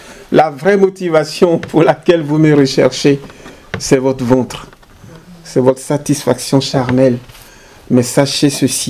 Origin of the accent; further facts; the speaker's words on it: Côte d’Ivoire; Chez moi, en Côte d'Ivoire, on fait des sauces à l'oignon, uniquement à l'oignon, avec de la viande.